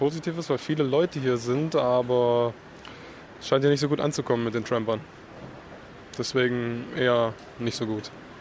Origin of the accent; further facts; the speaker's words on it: Kassel, Hesse, Germany; Wir kommen aus Kassel und wollen jetzt nach Italien.